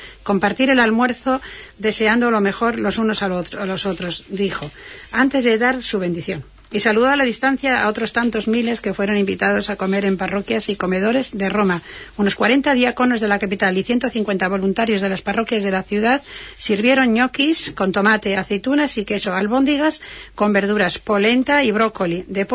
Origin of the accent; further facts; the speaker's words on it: Basque Country, Spain; cuando iba yo de mi pueblo a Bilbao, a 20 kilómetros